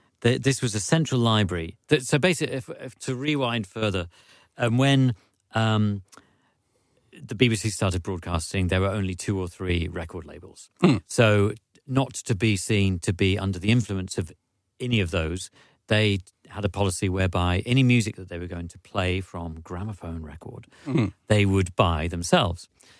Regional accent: London, United Kingdom

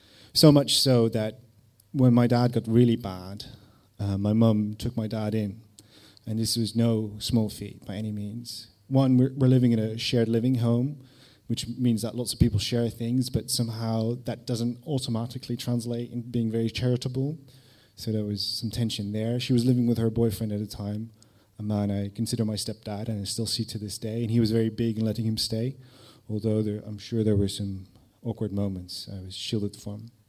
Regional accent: Netherlands; I was from Holland, I was living there with my mum

